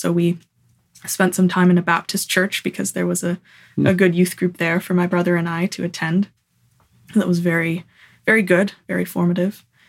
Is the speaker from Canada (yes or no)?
yes; Vancouver, British Columbia, Canada; I grew up in Vancouver.